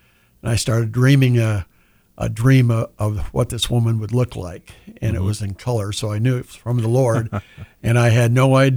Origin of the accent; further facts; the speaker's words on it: Midland, Michigan, United States; No, I'm from Midland, Michigan.